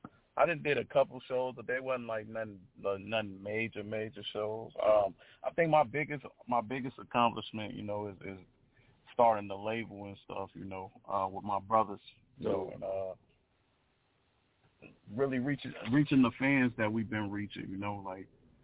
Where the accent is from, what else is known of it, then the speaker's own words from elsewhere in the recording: Chicago, Illinois, United States; I'm from Chicago, Illinois.